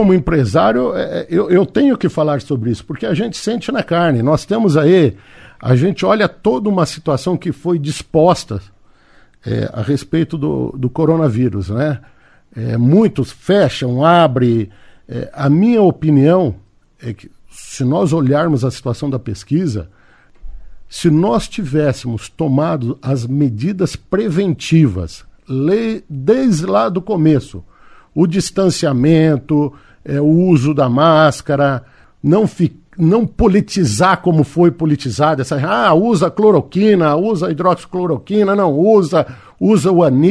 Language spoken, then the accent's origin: Portuguese; Cascavel, Paraná, Brazil; Sou um cidadão cascavelense, não sou nascido em Cascavel, mas vim para Cascavel com 6 anos de idade.